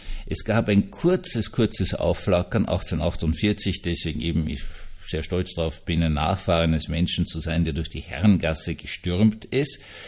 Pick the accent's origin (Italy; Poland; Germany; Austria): Austria; Auch wenn wir das gerade als Österreicher nicht gerne hören